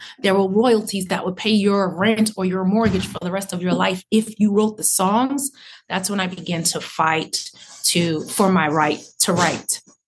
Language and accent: English; Long Island, New York, United States; So I was raised on Long Island in New York. And so that is literally what made me. It was the grass. It was the forest.